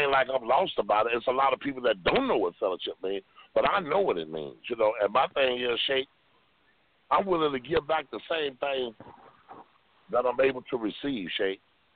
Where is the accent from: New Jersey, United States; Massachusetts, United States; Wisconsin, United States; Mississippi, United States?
Mississippi, United States; Greenville; I didn't come from no California, no Florida, no Boston. I come from Greenville, Mississippi.